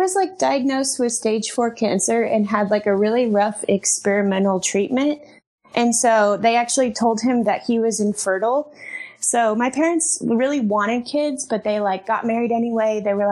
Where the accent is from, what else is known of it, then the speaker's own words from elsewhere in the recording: Detroit, Michigan, United States; But, I really loved growing up in Detroit. It was a really diverse upbringing, I felt like.